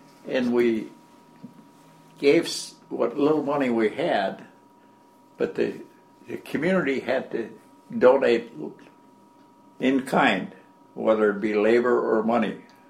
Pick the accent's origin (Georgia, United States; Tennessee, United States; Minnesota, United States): Minnesota, United States; Duluth; now in Knife River, United States; In Woodland in Duluth.